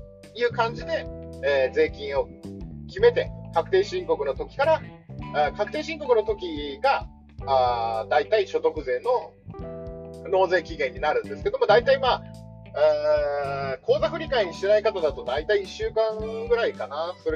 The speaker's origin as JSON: {"language": "Japanese", "region": "Kanto", "country": "Japan", "tie": "born or raised there", "said": "地元の関東だったら関東税、関東税務、関東市、関東甲信越なん税"}